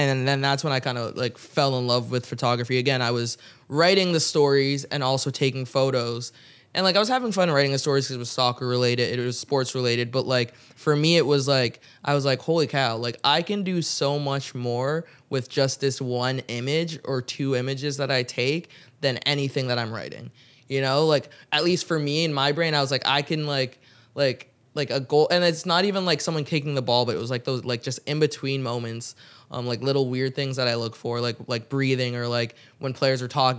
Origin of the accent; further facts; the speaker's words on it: Toronto, Ontario, Canada; Growing up in Ontario, growing up in Toronto, like NBA, that's what I wanted to do.